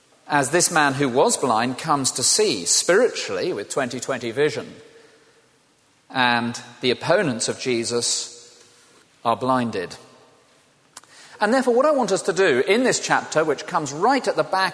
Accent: South West England, United Kingdom; I grew up in the West Country in a small village.

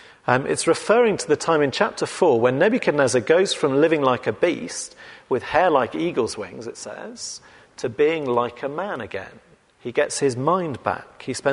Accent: England, United Kingdom; accent: English; So 100, 150 years ago, the world was ruled by people with my accent, which when you think about it now just seems a bit funny, doesn't it? The idea of English people ruling the world

